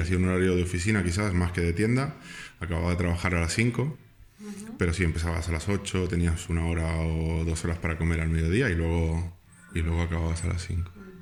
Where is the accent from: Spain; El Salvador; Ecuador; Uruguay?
Uruguay; Montevideo; moved away; de donde soy yo, que soy de Montevideo, que en la capital hay playa.